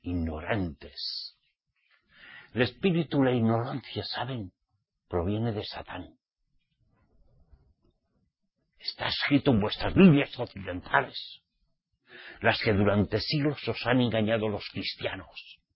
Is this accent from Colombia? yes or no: no; Spain; como soy español